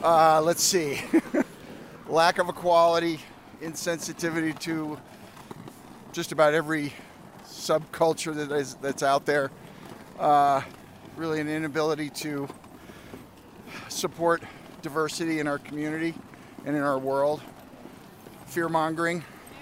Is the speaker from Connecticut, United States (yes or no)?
no; Carbondale, Illinois, United States; I'm from Carbondale.